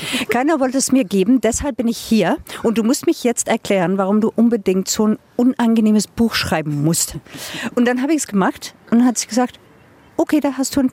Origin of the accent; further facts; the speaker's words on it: Flanders, Belgium; German is a second language; Ja, ich komme aus Flandern. Also das Unterschied zwischen den Niederlanden und Flandern ist, dass wir alles weich machen, was sie hart machen.